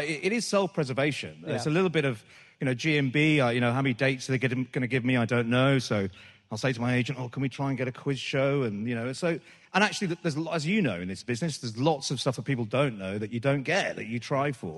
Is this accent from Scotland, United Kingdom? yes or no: no; Birmingham, West Midlands, United Kingdom; I just love this city. It's a great city. It sort of formed absolutely every bit of my character. I used to live in Yardley, you know, and then went to school in Handsworth.